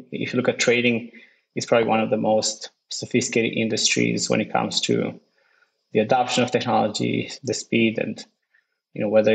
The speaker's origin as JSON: {"language": "English", "country": "Romania", "tie": "born or raised there", "second_language": "English", "said": "Yeah, so I grew up in Romania."}